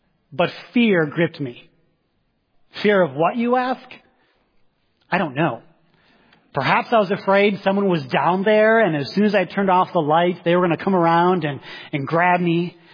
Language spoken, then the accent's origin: English; Wisconsin, United States; I grew up in Wisconsin. One of the things I miss about the North, something kind of silly, but I miss basements.